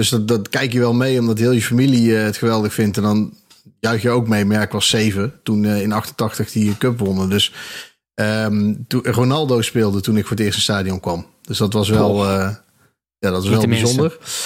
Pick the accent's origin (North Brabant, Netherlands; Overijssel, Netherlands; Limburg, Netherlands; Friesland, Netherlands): North Brabant, Netherlands; Eindhoven; moved away as an adult; now in Breda, Netherlands; ik kom oorspronkelijk uit Eindhoven. Dus ik ben in mijn 20ste ongeveer ben ik naar Breda verhuisd. Dus ja, ik kom uit Eindhoven, mijn familie komt uit Eindhoven. Dus daar ben ik ook op middelbare school, heb ik daar gezeten